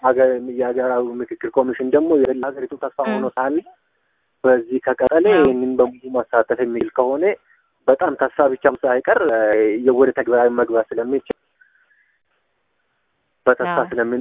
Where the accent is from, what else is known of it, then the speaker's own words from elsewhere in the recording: Oromia, Ethiopia; born there; ለምሳሌ እኔ የተወለድኩበት ቦታ ገጠር ነው። ከወለጋ ነው የተወለድኩት።